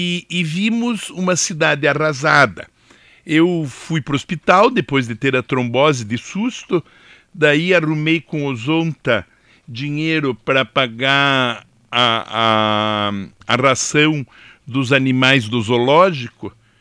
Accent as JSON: {"language": "Portuguese", "town": "Curitiba", "region": "Paraná", "country": "Brazil", "said": "Eu sou curitibano."}